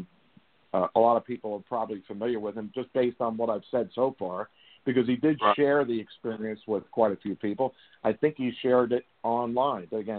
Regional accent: New Jersey, United States; now in North Carolina, United States; I'm from New Jersey, if for those of the folks that out there that don't know, from the southern part of the state. Spent a lot of time in the Jersey Pines.

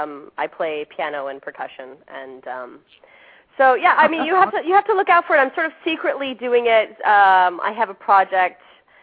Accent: Chicago, Illinois, United States; Well, I'm from Chicago, so I'm a theater kid by nature.

